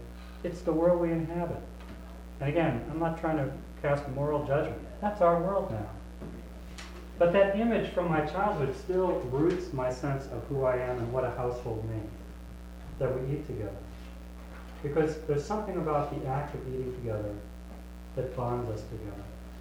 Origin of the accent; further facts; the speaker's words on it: Wisconsin, United States; Now, I grew up in the Midwest, in Wisconsin. I'm one of the, you know, I'm a non-Lutheran, so I'm a minority here, and I'm non-Minnesotan, so.